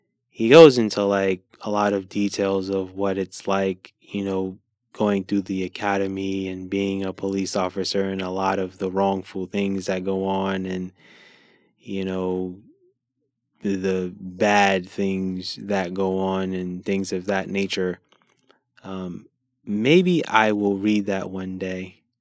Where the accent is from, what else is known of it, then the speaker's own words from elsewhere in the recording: New York City, New York, United States; those happened in the place that I'm from. I'm from New York City.